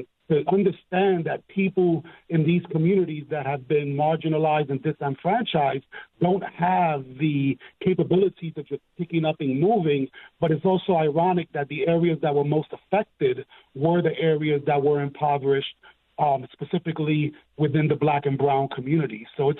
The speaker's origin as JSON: {"language": "English", "town": "Bronx", "region": "New York", "country": "United States", "tie": "born or raised there", "said": "I grew up in the South Bronx."}